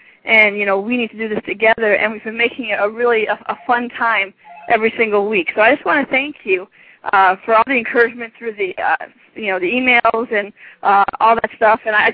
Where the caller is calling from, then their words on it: Schenectady, New York, United States; Hi, I'm calling from Schenectady, New York.